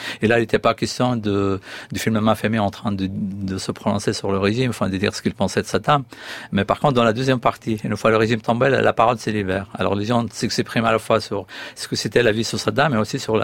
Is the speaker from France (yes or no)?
no; Iraq; moved away; Moi, quand j'ai quitté l'Irak, mes sœurs portaient le mini-jupe.